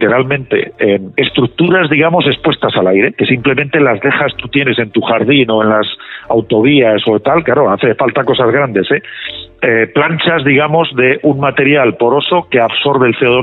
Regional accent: Castilla-La Mancha, Spain; Y yo en mi pueblo, que soy de un pueblecito de Guadalajara, me acuerdo de mis padres que lo hacían todos los años

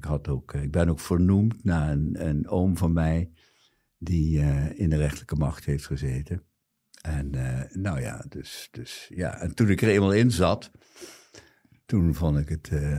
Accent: Limburg, Netherlands; now in Amsterdam, Netherlands; Ik kom ook uit die kant. Ik kom uit Limburg, yeah, van oorsprong.

